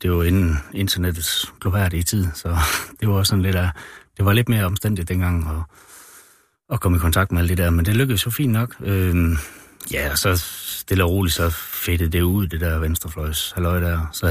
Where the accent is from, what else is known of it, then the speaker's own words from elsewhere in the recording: Aarhus, Central Denmark Region, Denmark; nu er jeg født og opvokset i Aarhus